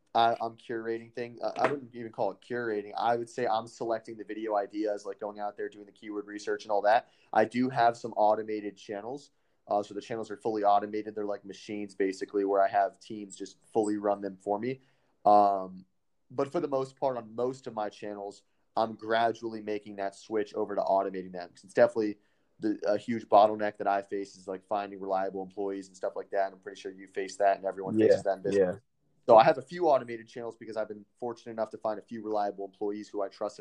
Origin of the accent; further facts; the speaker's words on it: Florida, United States; Yeah. South Florida.